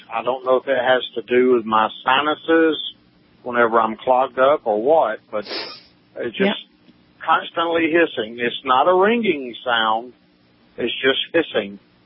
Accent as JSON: {"language": "English", "region": "South Carolina", "country": "United States", "said": "I'm from South Carolina. I'm listening on XM Radio."}